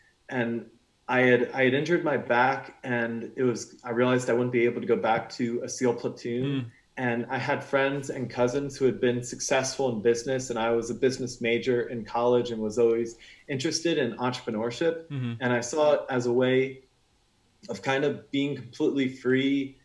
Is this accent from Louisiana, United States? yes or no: no; Pennsylvania, United States; So I grew up in the Lehigh Valley, like Poconos area of Pennsylvania.